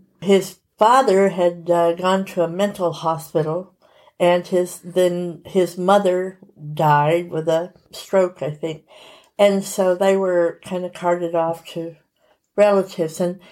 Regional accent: Tennessee, United States; also born or lived in Texas / Alabama; because I was born in Texas and then we moved to Tennessee and were around Tennessee and Alabama as I was growing up.

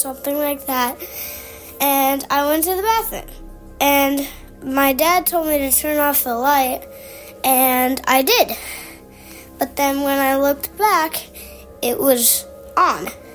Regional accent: Minneapolis, Minnesota, United States; from Minneapolis

